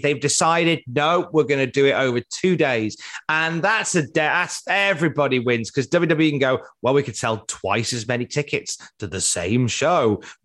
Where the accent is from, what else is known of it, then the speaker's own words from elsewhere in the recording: Cardiff, Wales, United Kingdom; All right, Governor, I'm from Cardiff.